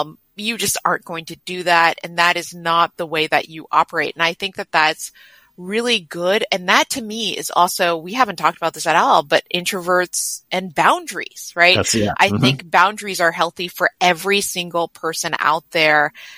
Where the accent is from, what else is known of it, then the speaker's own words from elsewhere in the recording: Oakland, California, United States; I grew up, so I was born and raised around Oakland, California. So born in Oakland, California. And I split my time between Oakland, Chinatown.